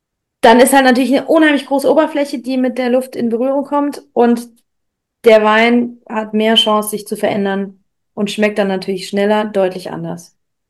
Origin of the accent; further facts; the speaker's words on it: Hesse, Germany; Ein Piffchen bei uns im Rheingau ist halt so ein 0,1.